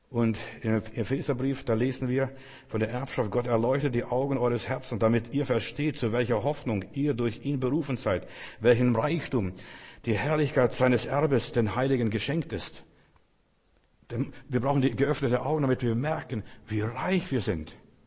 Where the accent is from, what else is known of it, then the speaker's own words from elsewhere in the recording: Germany; born there; Ich bin als Deutscher geboren, aber das habe ich gar nicht gewusst, ob ich Deutscher bin oder nicht und so weiter.